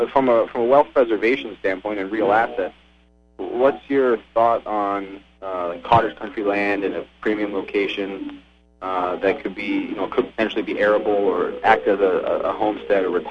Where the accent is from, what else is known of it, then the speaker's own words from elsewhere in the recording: Canada; Well, as a Canadian, I've got limited direct U.S. dollar exposure.